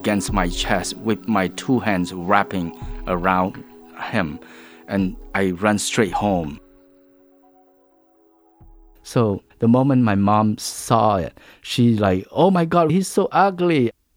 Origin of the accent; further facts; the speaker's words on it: Kampong Speu, Cambodia; Where I grew up in Kampung Speu